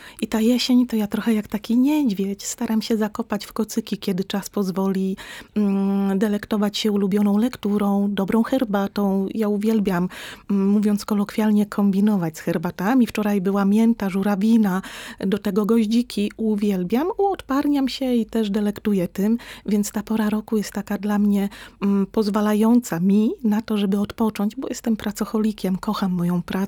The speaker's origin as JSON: {"language": "Polish", "town": "Lądek-Zdrój", "region": "Lower Silesian Voivodeship", "country": "Poland", "also_born_or_lived": "Wrocław", "said": "Ja dopiero kiedy zamieszkałam w Bieszczadach, bo pochodzę z Dolnego Śląska, konkretnie z Lądka Zdroju, ale wiele lat spędziłam we Wrocławiu"}